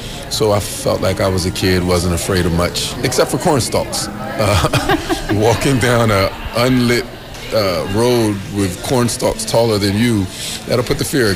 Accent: Philadelphia, Pennsylvania, United States; I grew up in Germantown section of the city, just a few blocks up from Wayne Junction. It's a neighborhood called Hollow, named after Happy Hollow Playground, rec center, right there. I stayed there until I think the seventh grade when we moved to a small co-op

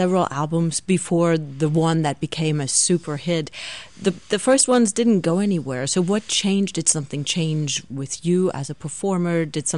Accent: Germany; I grew up in Germany as well

